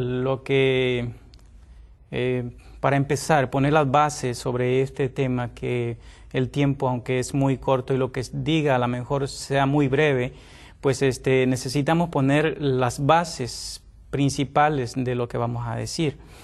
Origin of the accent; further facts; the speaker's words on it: Tamaulipas, Mexico; now in United States; Actualmente, pues yo soy, estoy residiendo ahora en el estado de Texas, pero soy originario de México, del estado de Tamaulipas.